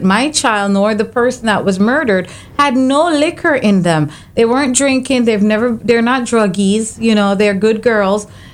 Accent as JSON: {"language": "English", "country": "Jamaica", "tie": "born or raised there", "moved": "yes", "lives_now": "United States", "said": "I do have a slight accent. I am from Jamaica. I was born and raised."}